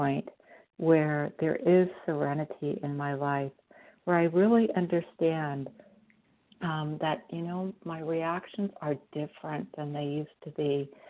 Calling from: Mesa, Arizona, United States; I'm calling from Mesa, Arizona

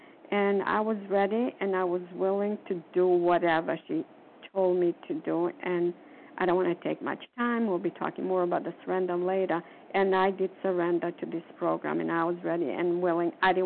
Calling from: Florida, United States; No, I'm calling from Florida.

